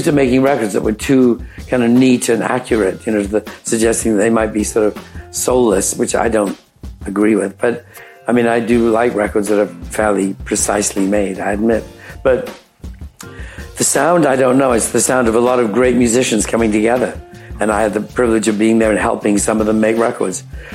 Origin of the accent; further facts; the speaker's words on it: England, United Kingdom; you know, I'm English, James is from the East Coast